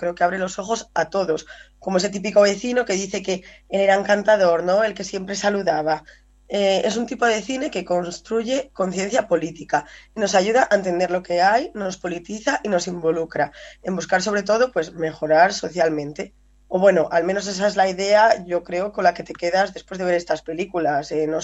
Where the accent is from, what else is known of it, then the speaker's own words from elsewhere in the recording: Mieres, Asturias, Spain; Y ya no solo te digo de Gijón, sino de Asturias entero, porque yo soy de Mieres, por ejemplo.